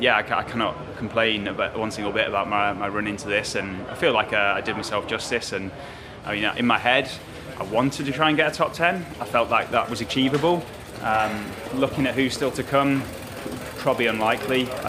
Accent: United Kingdom; So, thoroughly enjoyed being a British rider and felt really welcome.

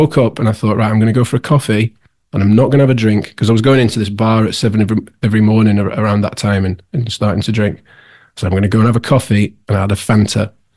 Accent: Scotland, United Kingdom; born there; I was born in Scotland, my parents are Scottish.

